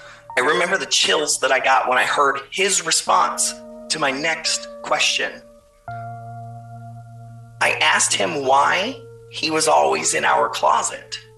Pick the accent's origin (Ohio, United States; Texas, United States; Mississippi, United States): Ohio, United States; Hi, I'm from Ohio. And when I was younger, we lived in this trailer